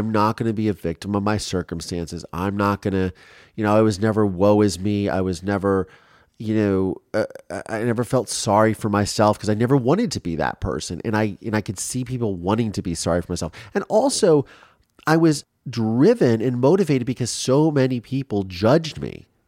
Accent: Ohio, United States; if somebody came up to me, like, growing up in Ohio, and I knew that they were talking to me, they wanted to talk about it, I would just unload.

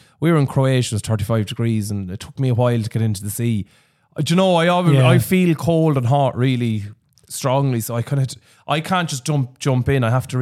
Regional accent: Leinster, Ireland; We grew up in the Midlands and Leash.

